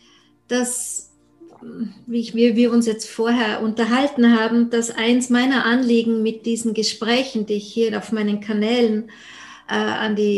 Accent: Austria; Kennst du das Wort? Das sagt man bei uns in Österreich, dass man schon hadert.

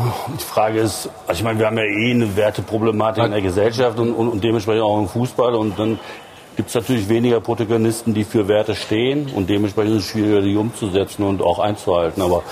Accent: Düsseldorf, North Rhine-Westphalia, Germany; Meine Heimat, deswegen darf ich das glaube ich sagen

